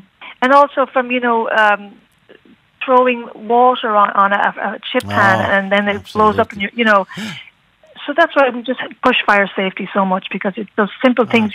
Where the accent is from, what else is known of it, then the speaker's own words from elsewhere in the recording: Galway, Connacht, Ireland; now in Boston, United States; Well, I grew up in Galway and I left in 1994.